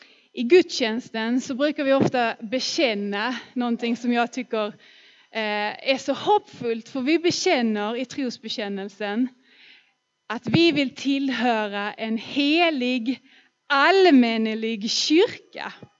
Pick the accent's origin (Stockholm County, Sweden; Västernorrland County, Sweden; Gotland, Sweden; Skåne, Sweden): Skåne, Sweden; Så att hemma i Skåne, när vi har varit där hemma.